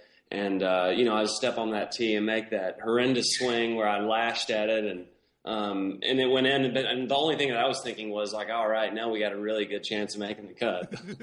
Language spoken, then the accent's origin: English; Alabama, United States; We were just trying to hit it out of the dirt at the goat ranch I grew up on in Alabama.